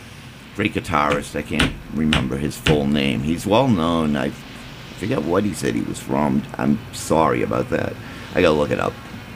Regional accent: Scituate, Massachusetts, United States; He lived in Scituate, my hometown.

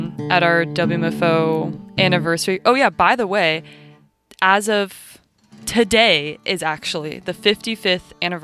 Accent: California, United States; I grew up in California where I was supposed to hate the Patriots.

